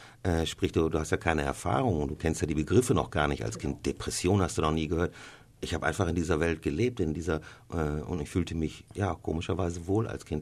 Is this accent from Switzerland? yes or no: yes; Switzerland; weil ich komme aus der Schweiz.